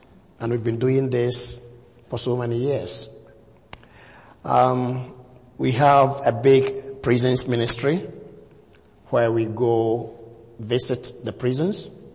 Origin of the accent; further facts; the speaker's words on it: Ghana; English is a second language; I'm from Ghana, West Africa. I am 51, married with 7 kids.